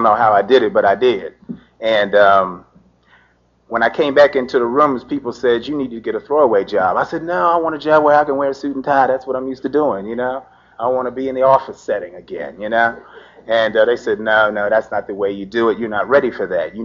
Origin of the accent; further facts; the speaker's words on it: Baltimore, Maryland, United States; I'm from Baltimore, Maryland. And, I think we're one of the pioneer areas of recovery in the United States, and we're real proud of that.